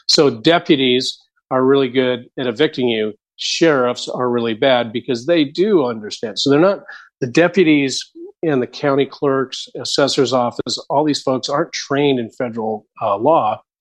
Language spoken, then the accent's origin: English; Hawaii, United States; We're Hawaiians. But it does not negate the fact that why am I paying taxes? Why am I paying rent if I'm Hawaiian?